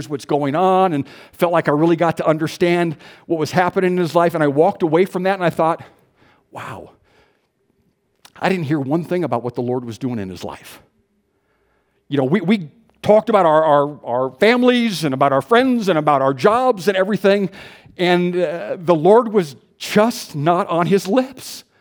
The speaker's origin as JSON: {"language": "English", "town": "Houston", "region": "Texas", "country": "United States", "said": "Don and I come from Houston. There are lots of food options in Houston."}